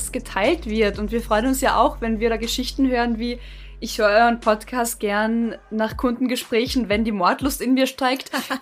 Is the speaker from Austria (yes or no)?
yes; Carinthia, Austria; now in Vienna, Austria; Beide aus Bayern, ich in Kärnten aufgewachsen und man schreibt uns den Wiener Dialekt zu.